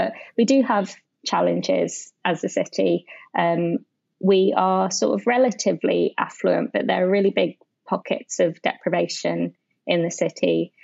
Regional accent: Milton Keynes, South East England, United Kingdom; I was born in Milton Keynes and have lived here my whole life.

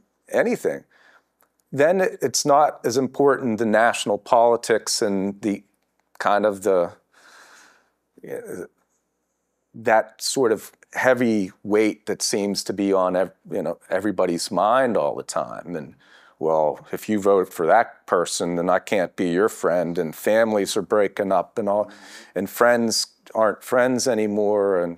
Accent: Altoona, Pennsylvania, United States; now in Gettysburg, United States; I'm from Altoona originally, but Gettysburg's my home, and I just love it here.

